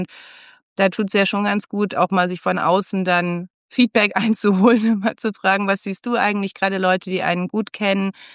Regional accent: Germany; Ich bin als Deutsche, als Europäerin geboren worden.

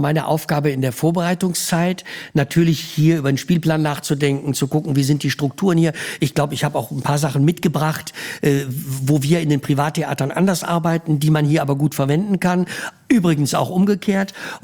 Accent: Düsseldorf, North Rhine-Westphalia, Germany; als Rheinländer, als Düsseldorfer, ich wohne in Düsseldorf am Rhein

